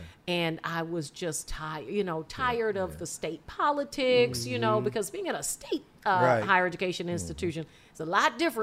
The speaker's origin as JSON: {"language": "English", "region": "Louisiana", "country": "United States", "said": "So I am from the other country called Louisiana. And I'm a Creole girl through and through."}